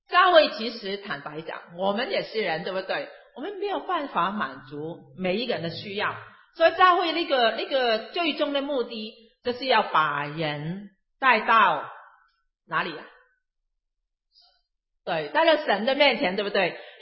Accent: Hong Kong; born there; first language Cantonese; Chinese is a second language; 我就讲得乱七八糟，因为我是在香港出生的，那我就讲广东话哈

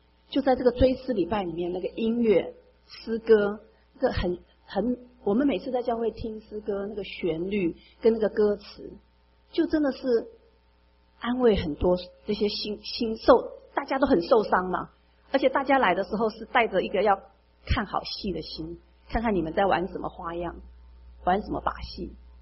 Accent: Taiwan; 那我们台湾人的习俗呢

